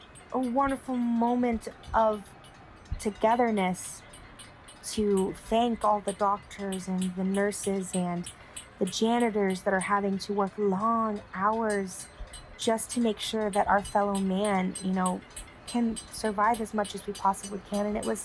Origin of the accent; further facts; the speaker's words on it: Oklahoma City, Oklahoma, United States; moved away as an adult; now in New York, United States; I'm originally from Oklahoma City. I moved to New York around February 18th, 2020.